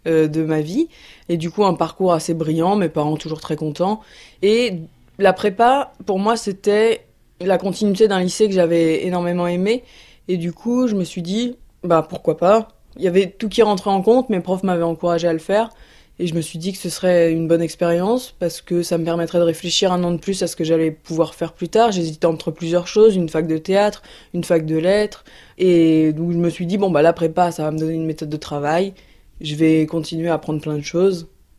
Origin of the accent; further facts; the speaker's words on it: Bagnolet, Île-de-France, France; Donc j'ai grandi à Bagnolet, j'ai grandi dans un milieu plutôt populaire.